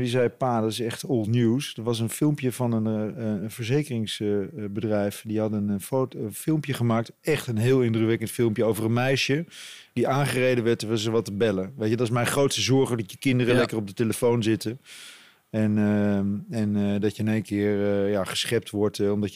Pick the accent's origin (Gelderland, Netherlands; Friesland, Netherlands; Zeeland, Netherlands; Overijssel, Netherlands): Gelderland, Netherlands; Apeldoorn; Weet je, ik kom uit Apeldoorn